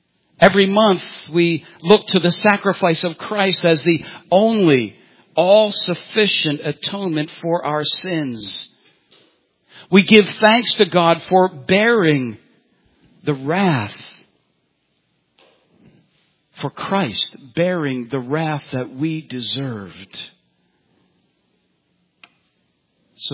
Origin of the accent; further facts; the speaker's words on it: Ireland; If I wasn't Irish, I wouldn't be angry.